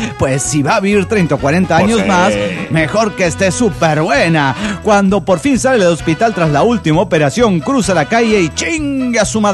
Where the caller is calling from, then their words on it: Juliaca, Puno, Peru; Soy el bohemio de Juliaca, Perú